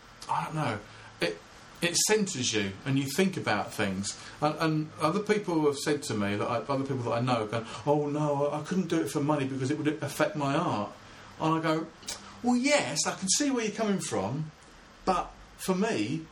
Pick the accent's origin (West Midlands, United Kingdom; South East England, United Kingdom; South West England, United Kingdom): South East England, United Kingdom; Shepperton; also born or lived in London; now in Eastleigh, United Kingdom; So I'm from Shepperton, and then I moved into London for a while, and then I met my wife who lives in Eastleigh, and so I moved down to Eastleigh.